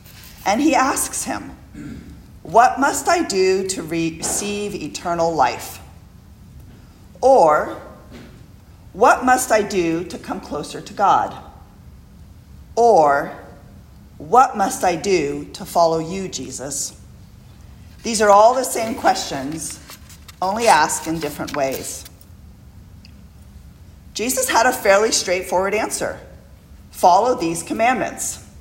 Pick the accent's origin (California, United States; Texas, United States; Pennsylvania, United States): California, United States; So if I explained to him that I was raised in Southern California, Dodger baseball, and off we went.